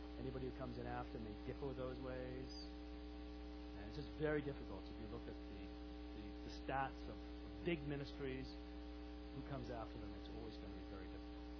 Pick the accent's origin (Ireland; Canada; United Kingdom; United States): United Kingdom; England; I grew up in England.